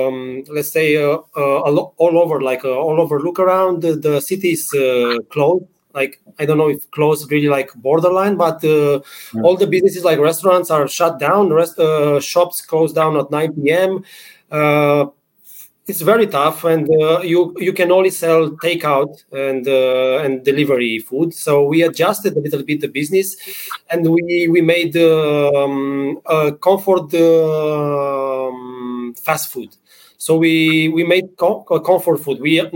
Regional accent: Bucharest, Romania; English is a second language; I'm from Bucharest, Romania.

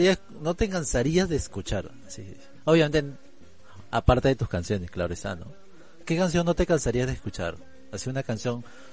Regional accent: Callao, Peru; yo soy del Callao y me encanta mucho la salsa

